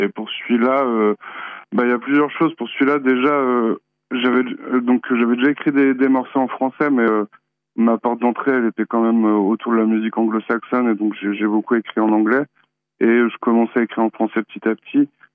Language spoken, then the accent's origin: French; Lorient, Brittany, France; now in Le Mans, France; j'ai 36 ans. J'habite actuellement dans la ville du Mans, mais je suis d'originaire de Lorient.